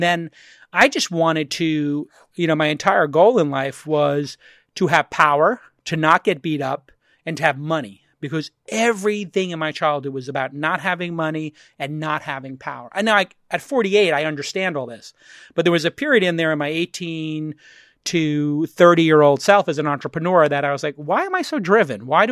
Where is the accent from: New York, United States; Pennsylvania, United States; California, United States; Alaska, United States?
New York, United States; Brooklyn; I grew up in Brooklyn, as some people know, and it was in the 70s and 80s, and that was the time at which you wanted to get out of Brooklyn. Like, our entire goal was to not be from Brooklyn, to just get out.